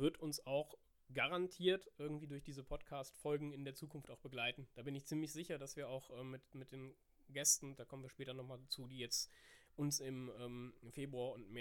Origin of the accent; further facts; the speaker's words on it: Rhineland, Germany; Also pünktlich zum Karneval, mich als Rheinländer freut es natürlich doppelt